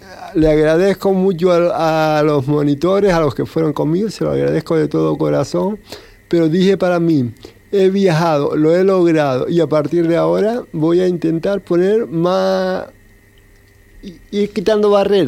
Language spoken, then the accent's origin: Spanish; Gran Tarajal, Canary Islands, Spain; vivo en Gran Tarajal, soy de Gran Tarajal, y empecé a venir solo a Puerto del Rosario con 24 años.